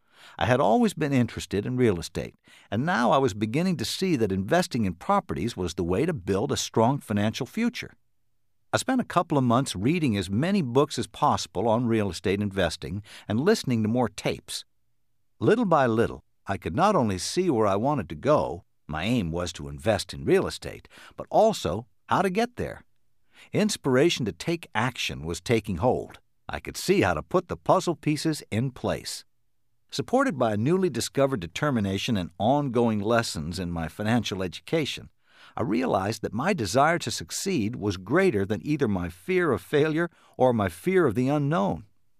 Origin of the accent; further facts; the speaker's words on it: Jacksonville, Arkansas, United States; While I was growing up in Jacksonville, Arkansas, all the way through high school, I had little confidence in my abilities to succeed at anything.